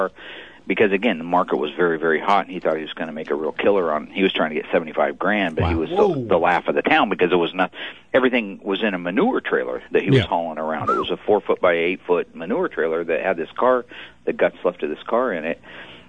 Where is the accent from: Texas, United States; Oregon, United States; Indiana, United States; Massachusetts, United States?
Oregon, United States; Springfield; I grew up poor in Springfield, Oregon.